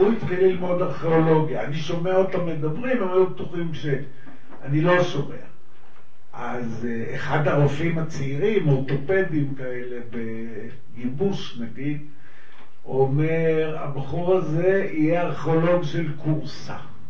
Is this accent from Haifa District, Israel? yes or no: yes; Ein Shemer, Haifa District, Israel; ואני גדלתי בקיבוץ סוציאליסטי שמאלני, עין שמר. ואני עדיין חבר בקיבוץ הזה.